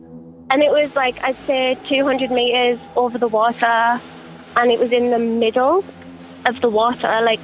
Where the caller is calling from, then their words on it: New Zealand; I'm calling from New Zealand.